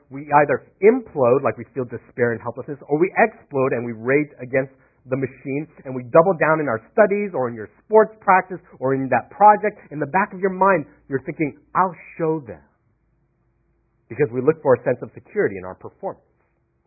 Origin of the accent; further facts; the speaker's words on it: Florida, United States; also born or lived in Pennsylvania; I grew up on the East Coast, born in Pennsylvania, but raised mostly in Florida.